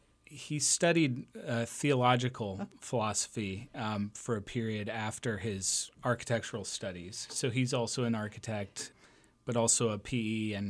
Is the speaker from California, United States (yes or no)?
no; Allentown, Pennsylvania, United States; But I grew up in Allentown. My parents still live there